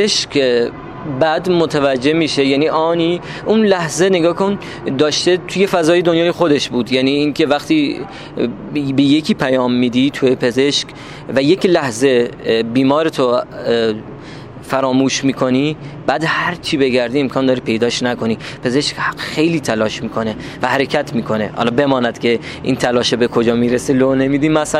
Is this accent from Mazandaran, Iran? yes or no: no; Bandar Abbas, Hormozgan, Iran; کلن تهران بندری ها رو دوست دارن، ما هم از بندر عباس اومدیم، ما هم تهرانی ها رو دوست داریم.